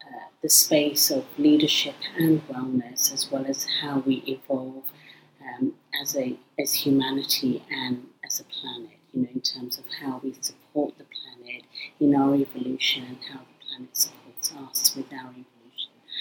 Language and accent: English; London, United Kingdom; So I'm from London in the UK.